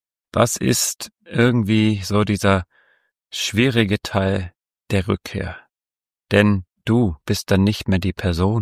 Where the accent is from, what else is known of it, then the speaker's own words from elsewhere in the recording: Düsseldorf, North Rhine-Westphalia, Germany; also born or lived in Switzerland; zurück in meine Heimat, ab nach Düsseldorf.